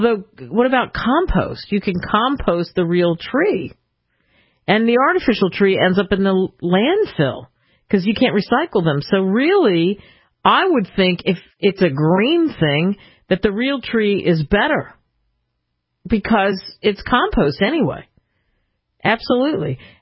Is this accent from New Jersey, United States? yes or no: yes; Cherry Hill, New Jersey, United States; And in I grew up in Cherry Hill, just a stone's throw away from Philadelphia